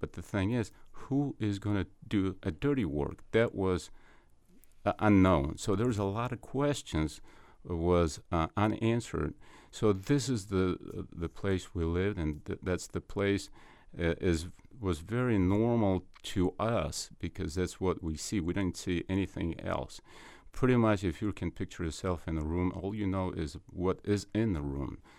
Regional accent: Moscow, Russia; English is a second language; now in Springfield, United States; When I was a kid, my parents moved to Moscow, and that's where I grew

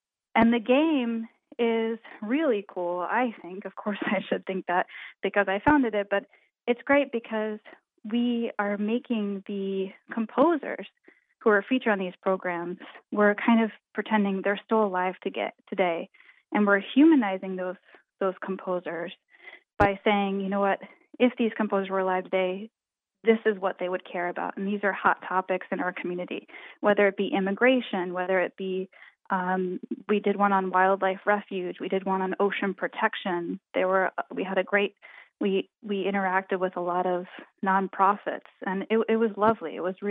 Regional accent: Pennsylvania, United States; My mom was my first piano teacher, and we grew up in Pennsylvania, and I would go to the Kimmel Center.

